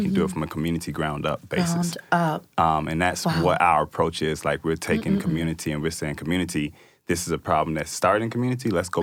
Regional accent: Florida, United States; So, first off, I'm not even from Georgia. I don't have a people think, like, you know, you really love Georgia. I'm from Florida.

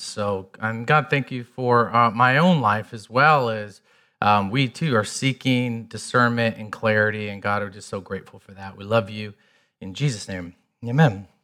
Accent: Michigan, United States; now in Colorado, United States; When we first got here, we're from the Midwest, from Michigan.

